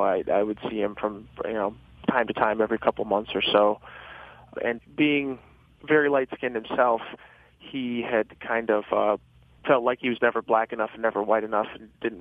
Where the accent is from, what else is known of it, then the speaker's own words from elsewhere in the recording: United States; I've kind of settled on the fact that I'm an American. I am. I was raised in a farming community by a white mother and stepfather